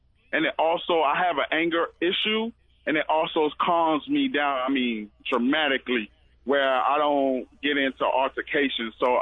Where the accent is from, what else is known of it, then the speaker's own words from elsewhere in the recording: Hollywood, Florida, United States; I'm from Hollywood, Florida.